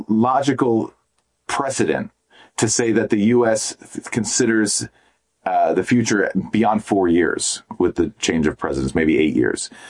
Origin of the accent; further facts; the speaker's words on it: United States; as an American journalist poking around